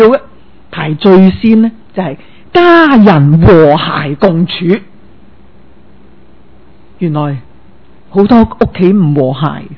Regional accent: Hong Kong; 啊咁呢啲人嚟到服侍我哋香港人嘅

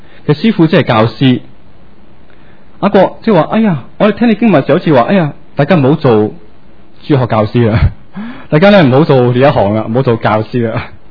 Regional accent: Hong Kong; 我们很地道的香港人

